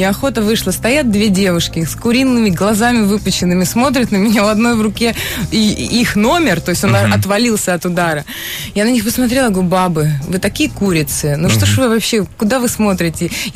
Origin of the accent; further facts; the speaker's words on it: Tyumen, Tyumen Oblast, Russia; born there; Я сама родилась в Тюмени, у нас там нет трамваев.